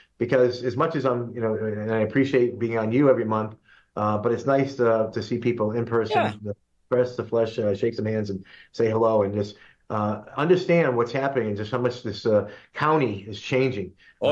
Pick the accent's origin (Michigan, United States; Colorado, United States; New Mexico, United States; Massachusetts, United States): Massachusetts, United States; Pittsfield; I shop at Big Y right down here in the West Side. I'm a West Side guy. I grew up on the West Side, so I know the needs of the citizens.